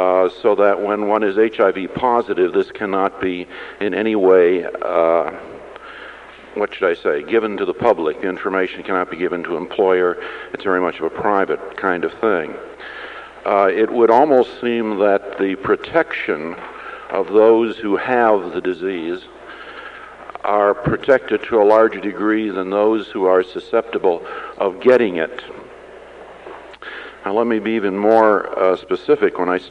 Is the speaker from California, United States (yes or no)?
yes; Irvine, California, United States; I'm from Irvine, California.